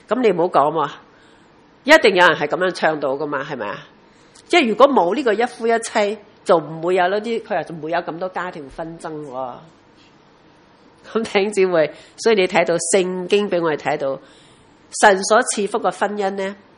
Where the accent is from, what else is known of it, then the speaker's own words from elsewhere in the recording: Hong Kong; 我说不早，我是香港人迟啫。